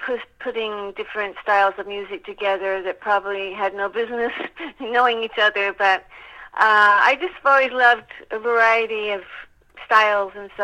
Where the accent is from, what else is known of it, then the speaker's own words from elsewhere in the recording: Dallas, Texas, United States; But, I mean, I rejected all things country and western when I was in Dallas because my mom was such a gigantic … fan. She was in her fan club, and it never stopped playing in my house when I was growing up